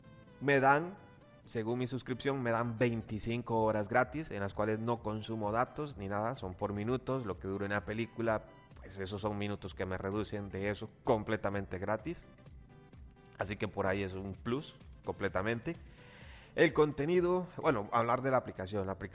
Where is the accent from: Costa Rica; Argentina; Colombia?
Costa Rica; porque en mi pueblo no hay, así que tengo que trasladarme a la aldea siguiente, que son unos 30 minutos en auto para ir al cine de esa otra aldea. No son aldeas, no crean que Costa Rica vivimos tan atrás